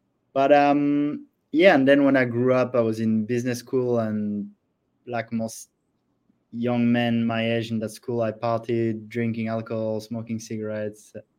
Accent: France; So I'm from France originally. So I grew up with a pretty standard diet as I'd have there

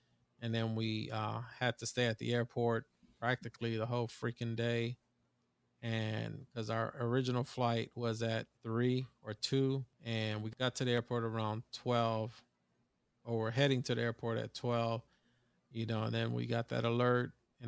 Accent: East Coast, United States; born there; I mean, I was born in the East Coast, but I mean, I would love to go to the West Coast.

